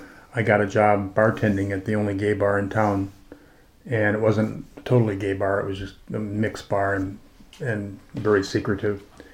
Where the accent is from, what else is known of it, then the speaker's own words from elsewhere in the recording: Minnesota, United States; Yeah, I grew up in southwest Minnesota near Worthington, and went to Winona State